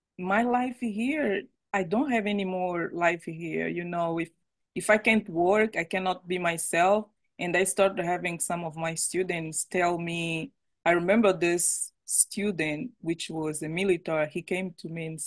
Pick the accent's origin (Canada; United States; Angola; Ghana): Angola; English is a second language; And it's like, oh, I come from Angola. And most of the immigrant people, they were like, oh, how long have you been here?